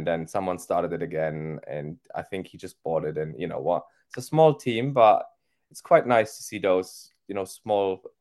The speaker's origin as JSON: {"language": "English", "country": "Austria", "tie": "born or raised there", "second_language": "English", "said": "Well, it's originally an Austrian brand, funny enough, actually, where my hometown."}